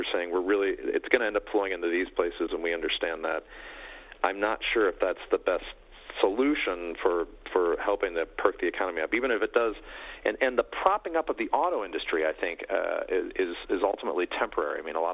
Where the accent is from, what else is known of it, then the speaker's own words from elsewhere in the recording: Detroit, Michigan, United States; Hey, I grew up in Detroit.